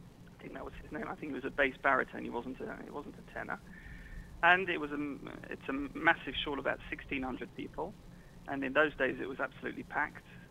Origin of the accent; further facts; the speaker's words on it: London, United Kingdom; I was born in London, in Hampstead, in northwest London. I was brought up there, Menorah, Hasmo, Manchester University. I grew up basically surrounded by music.